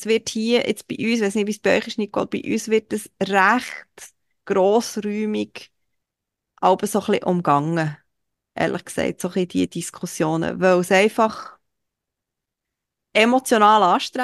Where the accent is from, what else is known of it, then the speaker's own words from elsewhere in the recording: Switzerland; für mich als Schweizerin